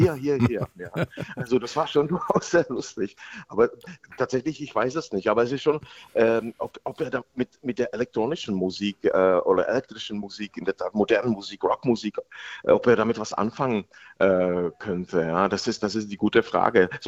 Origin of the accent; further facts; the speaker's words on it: Bohemia, Czechia; Aber ich weiß, wie ich als Jugendlicher in Böhmen, im böhmischen Paradies, da komme ich her